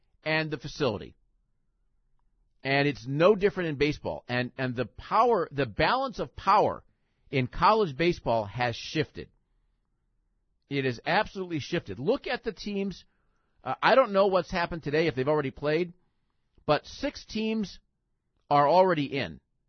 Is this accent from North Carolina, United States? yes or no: no; California, United States; Growing up in California, we owned the sport of baseball.